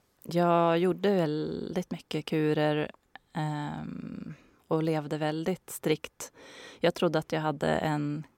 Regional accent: Bollnäs, Gävleborg County, Sweden; also born or lived in Stockholm; Och jag är 38 år. Jag är uppvuxen i Hälsingland. Men sen har jag då bott i Stockholm under en 10-årsperiod ungefär. Och sen fick jag mitt första barn här i Stockholm, men flyttade då tillbaka hem till Hälsingland, till Bollnäs.

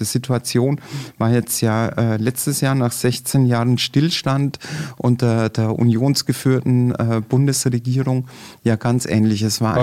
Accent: Passau, Bavaria, Germany; in meiner Jugend standen wir in Passau regelmäßig am Exerziersplatz vor der Nibelungenhalle

